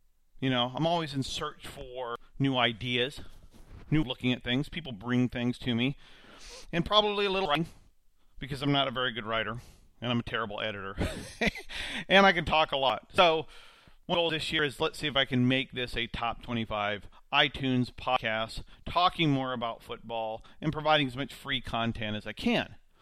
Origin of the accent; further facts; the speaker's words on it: Oregon, United States; programs and taking advantage of other business opportunities that have afforded themselves here in my home state of Oregon.